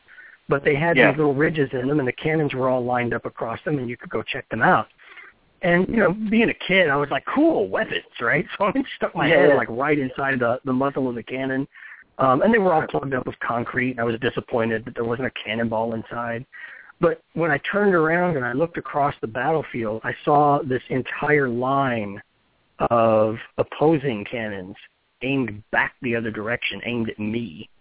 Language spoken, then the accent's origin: English; Texas, United States; I grew up in Texas.